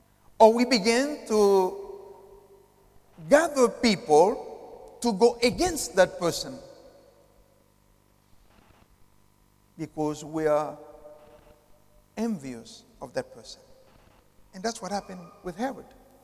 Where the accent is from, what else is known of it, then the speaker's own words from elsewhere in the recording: Haiti; English is a second language; And this is why people ask why Haiti is the way it is, because we are not British subjects.